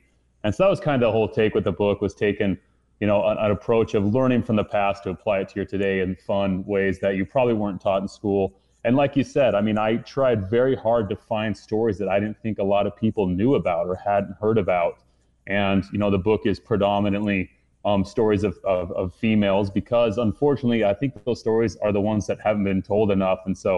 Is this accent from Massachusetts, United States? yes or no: no; Utah, United States; I grew up in Utah, and so a lot of my history is local state history, which was a lot of, you know, pioneer history, stuff like that.